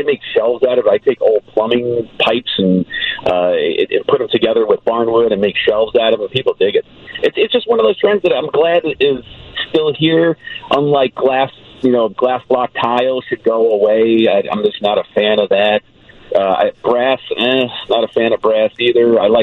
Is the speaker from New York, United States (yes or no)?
yes; New York, United States; Yeah, I'm from New York originally, so.